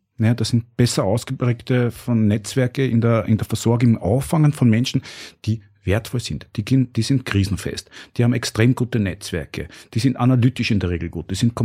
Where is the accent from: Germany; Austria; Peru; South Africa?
Austria; Burgenland; ich bin aus dem Burgenland und habe dort auch relativ, bin eingebettet in eine sehr normale Umgebung.